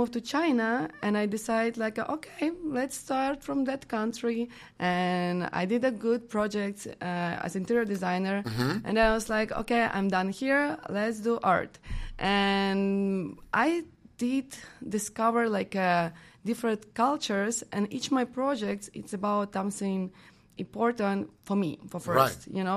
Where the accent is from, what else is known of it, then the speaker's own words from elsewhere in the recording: Ukraine; born there; English is a second language; Yeah, I was born in Ukraine on the west side, in a little town, mm-hmm.